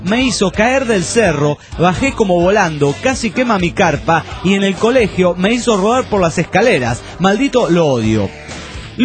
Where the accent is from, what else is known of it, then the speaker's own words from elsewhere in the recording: Juliaca, Puno, Peru; de Juliaca, Perú.